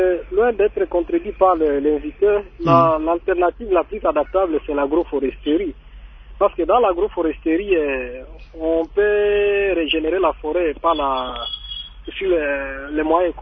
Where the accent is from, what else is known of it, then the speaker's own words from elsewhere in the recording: Maniema, DR Congo; moi je vais vous faire un exemple ici chez nous au Maniema